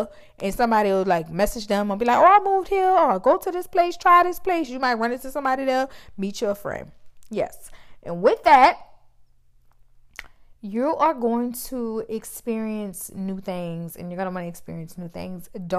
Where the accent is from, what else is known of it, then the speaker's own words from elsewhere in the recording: New Orleans, Louisiana, United States; Like I'm from New Orleans.